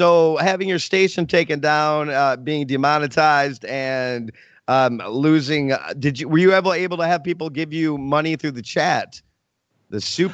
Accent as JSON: {"language": "English", "region": "Michigan", "country": "United States", "tie": "born or raised there", "said": "Kind of like many of the people in my home state of Michigan"}